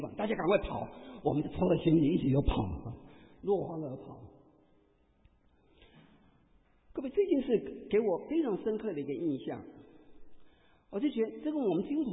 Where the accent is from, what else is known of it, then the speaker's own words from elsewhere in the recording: Auckland, New Zealand; 各位，你知道我是从新西兰来，我从奥克兰，所以要跟你谈一谈我的国家。